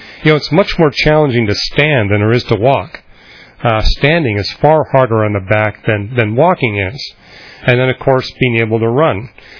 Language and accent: English; Canada; I remember growing up in Canada, and when I was in the first and second grade, I saw all of my classmates going to the nurse's office.